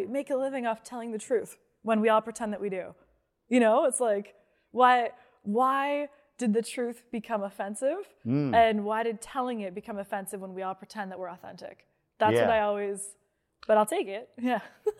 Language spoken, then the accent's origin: English; Canada; Because we're Canadian. All Canadians are best friends.